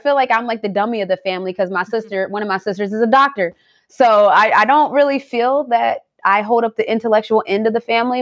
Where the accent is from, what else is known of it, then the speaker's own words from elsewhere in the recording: West Virginia, United States; now in Atlanta, United States; So I would say growing up in West Virginia, though, different than what people can expect. In a sense of it's just a different culture. It's slower. It's country and it's 3% black. So now living here in Atlanta